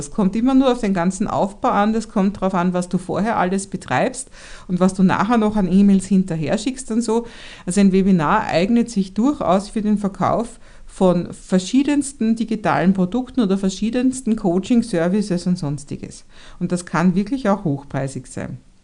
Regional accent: Vienna, Austria; also so wie ich als Wienerin

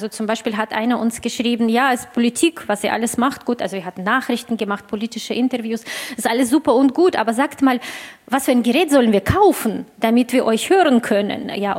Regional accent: Russia; also für mich als Russin und Inhaberin des deutschen Passes und des russischen Passes

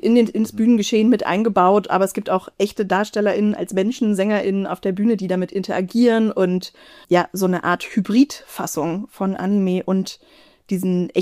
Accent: Stuttgart, Baden-Württemberg, Germany; Ich komme nicht aus München, ich komme aus dem benachbarten Bundesland Baden-Württemberg und bin in Stuttgart aufgewachsen, habe aber tatsächlich Familie hier auch im Umkreis

